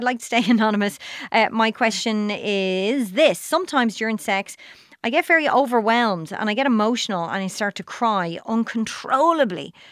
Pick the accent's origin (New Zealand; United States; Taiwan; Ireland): Ireland; we're Irish people, like it took us 40 odd years to be able to get contraception for free in the country.